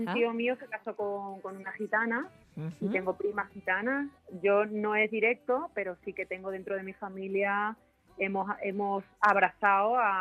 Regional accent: Extremadura, Spain; incluso un buen frito extremeño, cosas de mi tierra

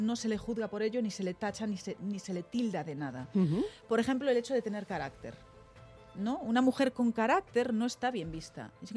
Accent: Galicia, Spain; Yo soy una mujer fuerte, tengo carácter, soy gallega

